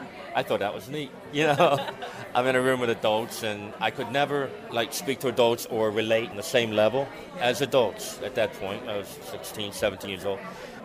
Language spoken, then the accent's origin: English; Baltimore, Maryland, United States; I'm from Baltimore.